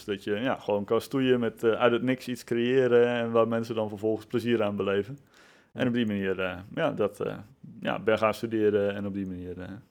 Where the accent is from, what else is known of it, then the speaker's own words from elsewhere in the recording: Nijmegen, Gelderland, Netherlands; En ik 37 jaar. Ik kom uit Nijmegen.